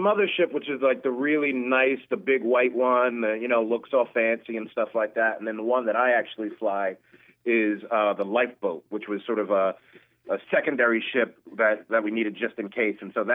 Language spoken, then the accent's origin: English; New York, United States; I'm back in my hometown just for the day in New York, and it feels good, man.